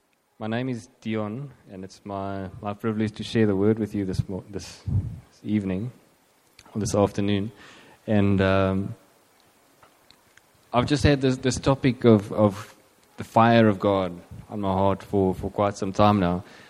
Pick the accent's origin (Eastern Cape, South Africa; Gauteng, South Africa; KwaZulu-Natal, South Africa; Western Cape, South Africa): Eastern Cape, South Africa; And I grew up in Stadtraam, just up the road here. So I'm a Eastern Cape local. And yeah, I moved here, like I said, just over 10 years ago with my wife, Kuba.